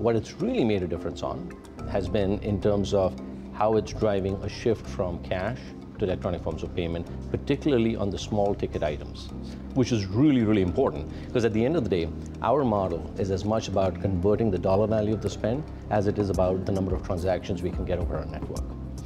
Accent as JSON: {"language": "English", "country": "India", "tie": "born or raised there", "moved": "as an adult", "said": "I grew up in India. I went to school there, I went undergrad there, I worked with a family business there."}